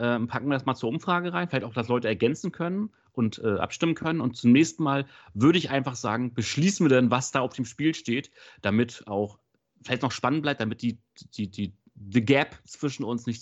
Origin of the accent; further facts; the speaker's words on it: Berlin, Germany; ich komme aus Berlin, du kommst aus Hildesheim